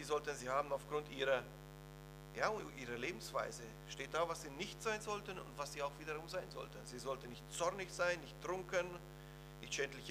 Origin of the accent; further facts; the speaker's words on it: Romania; ich komme aus Rumänien und da war es ähnlich